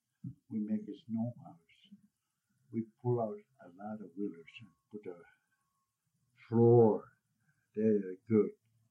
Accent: Barrow, Alaska, United States; when they find out that I was from Barrow

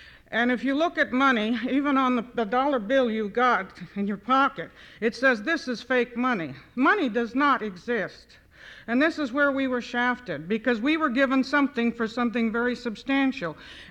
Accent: New York City, New York, United States; also born or lived in Miami; Anyway, I was born in Miami, Florida. I have never lived in Alaska. I have visited many times. My mother, as I said, never returned. I grew up in New York City, and I should have grown up there.

